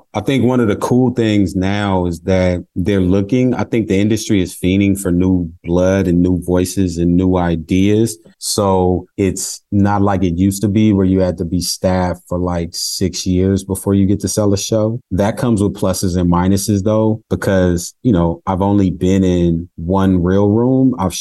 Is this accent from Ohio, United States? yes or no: no; California, United States; I'm not from New York, I'm from the Bay Area.